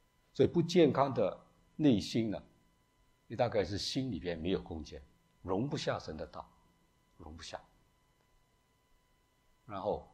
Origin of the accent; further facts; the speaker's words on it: China; 我们中国人有时候就比较困难，不讲第三样